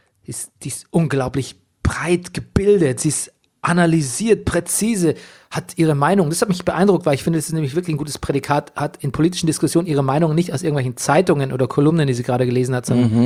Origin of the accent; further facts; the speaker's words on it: Bavaria, Germany; accent: Bavarian; Und ich habe mich gefragt, was sind bayerische Eigenschaften, die man zum Beispiel auch jetzt auch an mir wieder erkennen würde, abgesehen von meinem Akzent.